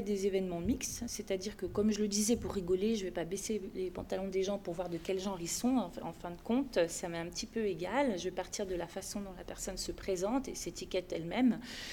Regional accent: France; je précise que je suis française et j'ai pris une notion suisse que j'ai apportée à Paris

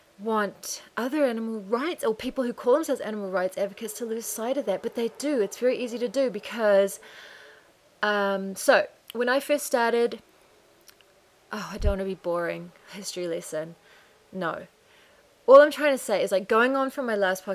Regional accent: New Zealand; But to me as a New Zealander, coming from where it was 11 years ago and where it is now, it's, the difference is phenomenal.

